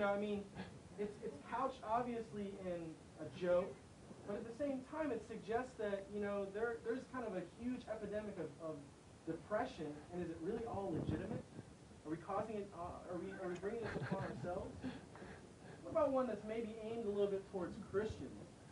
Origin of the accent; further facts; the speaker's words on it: Chicago, Illinois, United States; I remember growing up in Chicago, my first experience with The Onion was picking up this newspaper on the subway.